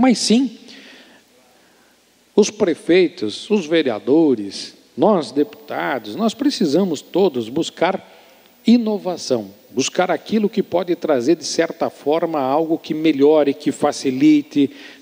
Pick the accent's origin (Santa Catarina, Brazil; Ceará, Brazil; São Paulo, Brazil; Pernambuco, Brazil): Santa Catarina, Brazil